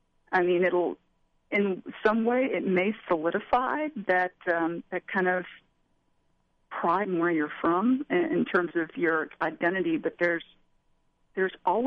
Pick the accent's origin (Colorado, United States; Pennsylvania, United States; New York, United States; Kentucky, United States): Kentucky, United States; You know, I'm from Eastern Kentucky originally. I'm from Trump country. though it wasn't always Trump country.